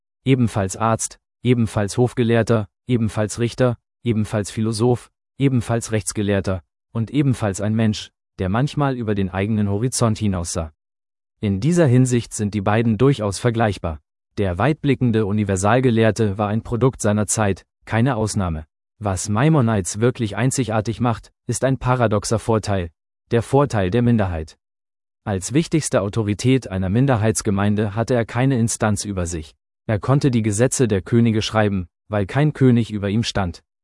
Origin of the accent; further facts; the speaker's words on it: Haifa, Haifa District, Israel; Ich bin in Haifa aufgewachsen